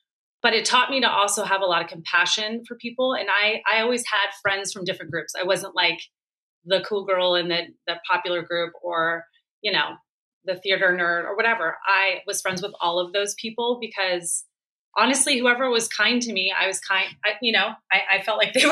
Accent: Philadelphia, Pennsylvania, United States; born there; also born or lived in East Coast; Yeah, so I grew up, I was born in Philadelphia. I grew up on the East Coast for part of my childhood.

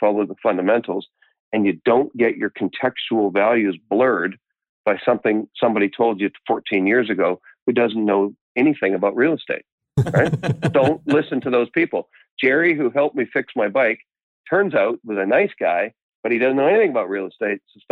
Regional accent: New Westminster, British Columbia, Canada; I grew up in Newestminster skiing in Mount Seymour in my jeans in the 70s.

